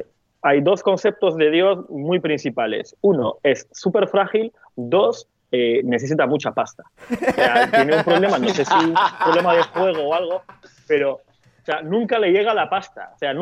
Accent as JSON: {"language": "Spanish", "country": "Turkey", "said": "Yo soy de Turquía. En Turquía siempre ha sido un país donde se bebe, se consume mucho alcohol, hay mucha fiesta"}